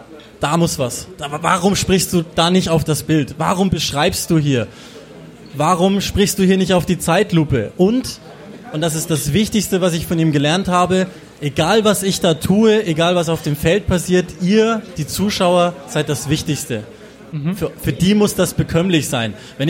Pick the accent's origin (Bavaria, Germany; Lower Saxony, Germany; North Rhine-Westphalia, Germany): Bavaria, Germany; Burghausen; born there; Ich komme gebürtig aus Burghausen, die sind ja heute auch in der Stadt.